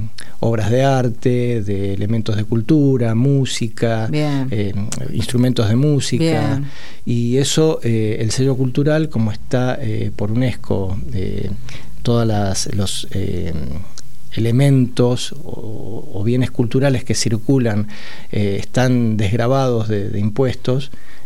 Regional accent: Argentina; soy argentino, soy peronista, ¿no? Soy sí. musulmán

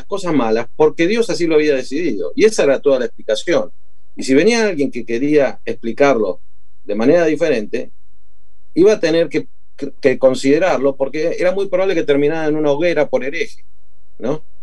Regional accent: Argentina; yo soy argentino, vivo en Argentina y sufro en Argentina, ¿no?

